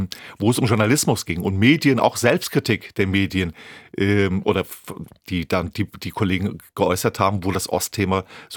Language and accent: German; West Germany, Germany; Also der Abend zum Beispiel für mich auch als Wessi